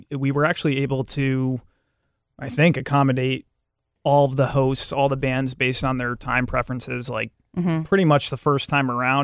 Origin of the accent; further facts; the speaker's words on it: East Haven, Connecticut, United States; now in New Haven, United States; I think I noticed when I moved to New Haven, I grew up in East Haven, so but I've been living in New Haven.